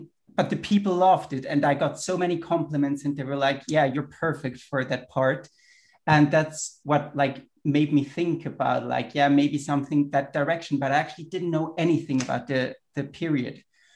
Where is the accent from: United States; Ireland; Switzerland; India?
Switzerland; first language German; English is a second language; my background. I'm Swiss originally, German is my mother tongue, my native language.